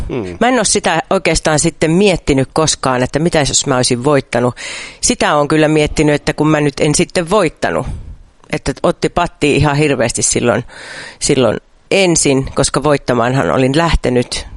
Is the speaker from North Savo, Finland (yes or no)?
yes; North Savo, Finland; minä olen Pohjois-Savosta. Joo, niin minä olen tämmöinen laulaja, tyttö. 45 vuotta täytin tässä justiinsa toissa viikolla.